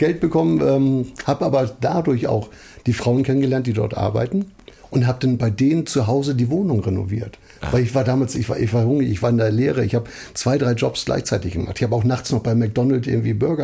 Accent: Hamburg, Germany; Schnelsen-Niendorf, so okay. Die ganze Ecke, also gar nicht St. Pauli, muss man sagen.

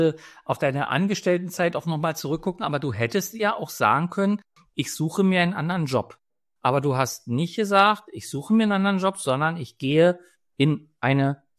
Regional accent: Berlin, Germany; Ich bin Berliner, quasi sitze ich wirklich im Zentrum der Macht

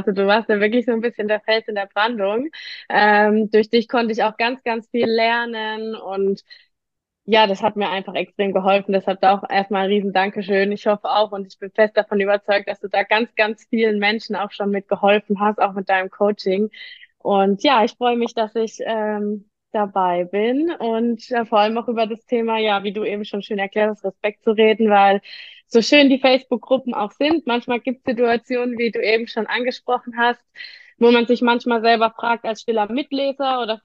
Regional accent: Baden-Württemberg, Germany; bin 24 Jahre alt. Ich komme aus dem Rhein-Neckar-Kreis in einem kleinen Örtchen, was wahrscheinlich eh keiner kennt, weil wir eine ganz kleine Gemeinde sind, ist aber auch ganz schön am Feld und gemütlich. Ich fühle mich da sehr wohl

